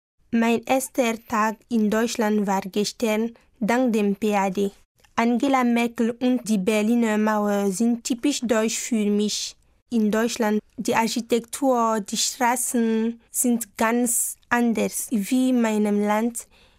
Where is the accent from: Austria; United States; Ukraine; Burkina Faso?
Burkina Faso; German is a second language; ich komme aus Burkina Faso. Ich bin in 2000 geboren. Ich lerne Deutsch